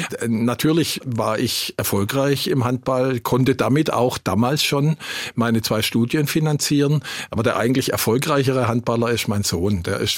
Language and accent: German; Schwäbisch Hall, Baden-Württemberg, Germany; also born or lived in Heidelberg / Munich / Zurich / Augsburg; Also ich stamme ursprünglich aus Schwäbisch Hall. War dann zum Studium in Heidelberg, war zum Studium in München, war dann in Zürich, war dann in München wieder zurück zur Promotion, dann in Augsburg, dann wieder